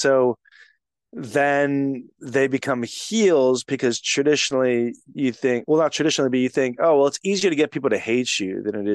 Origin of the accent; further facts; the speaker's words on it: Texas, United States; Hey, I'm from Texas.